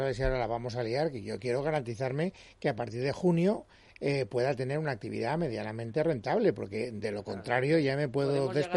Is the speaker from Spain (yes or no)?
yes; Spain; los ciudadanos españoles, que somos europeos